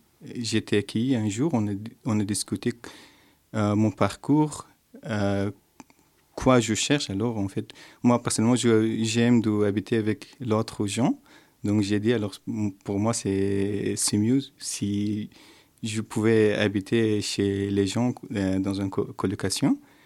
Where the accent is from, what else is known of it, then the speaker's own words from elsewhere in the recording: Afghanistan; Je suis venu d'Afghanistan.